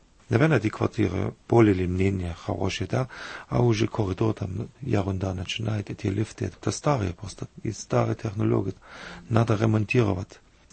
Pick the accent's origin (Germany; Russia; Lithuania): Germany; Saalfeld, Thuringia; Russian is a second language; Я из Восточной Германии, из Туринге, один маленький город недалеко от Веймара, Зальфельд, недалеко от Туринский лес, самый большой лес в Германии.